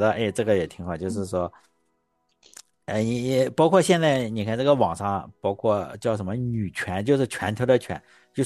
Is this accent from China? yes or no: yes; Shandong, China; 因为我是山东人嘛